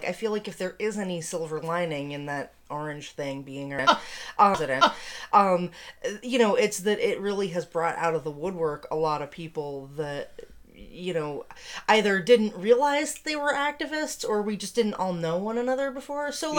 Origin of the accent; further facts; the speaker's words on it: New Mexico, United States; moved away as an adult; also born or lived in Massachusetts; I am from New Mexico. I've lived in Massachusetts for a little over a decade. I came here because my partner wanted to go to architecture school.